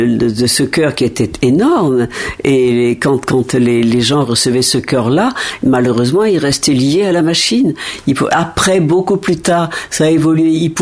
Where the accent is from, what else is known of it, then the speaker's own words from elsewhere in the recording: Lyon, Auvergne-Rhône-Alpes, France; je suis toute petite, je me cache derrière un fauteuil à Lyon pour l'écouter.